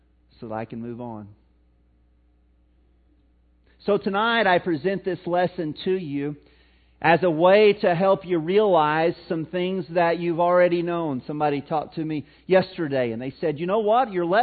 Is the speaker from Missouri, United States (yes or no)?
yes; Missouri, United States; accent: Missouri; And I'm here to tell you that, in my Missouri accent, that ain't healthy.